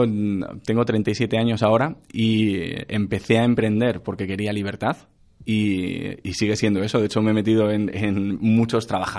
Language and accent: Spanish; Madrid, Community of Madrid, Spain; Yo, de hecho, me fui a vivir al sur, soy de Madrid.